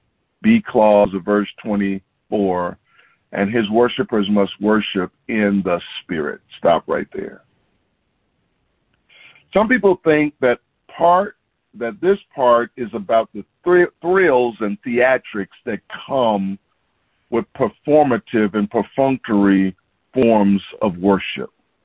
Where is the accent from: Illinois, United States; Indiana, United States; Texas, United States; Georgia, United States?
Georgia, United States; Y'all know I'm from Georgia, amen, and so I thought about this morning.